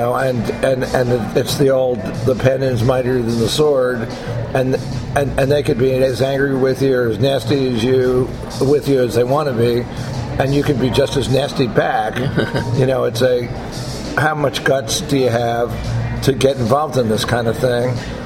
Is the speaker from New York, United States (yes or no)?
yes; New York, United States; I grew up in New York, as I said, went to college at Fairleigh Dickinson University, got an English Lit degree.